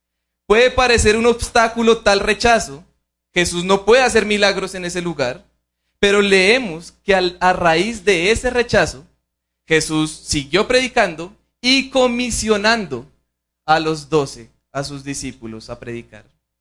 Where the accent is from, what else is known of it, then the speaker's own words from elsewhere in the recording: Colombia; como colombianos o latinos los usamos incluso hasta diariamente